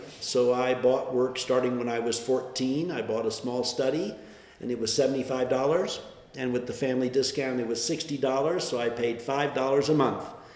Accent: Portland, Oregon, United States; Well, I grew up in Portland, Oregon, where I still live, and my mother opened an art gallery when I was in the third grade.

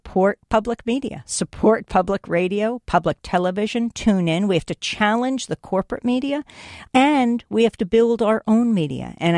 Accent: New York, United States; I come from New York.

